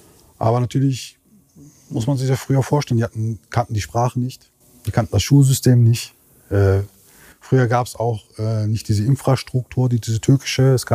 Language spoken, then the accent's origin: German; North Rhine-Westphalia, Germany; born there; now in Bonn, Germany; Ich bin gebürtig aus dem Ruhrpott und wohne jetzt in Bonn. Bin 48 Jahre alt, habe einen Sohn